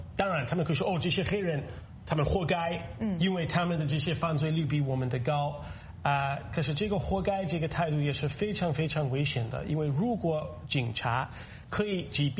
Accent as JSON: {"language": "Chinese", "country": "United States", "tie": "born or raised there", "said": "美国的那个农村，就是我的老家那边的是以白人为主"}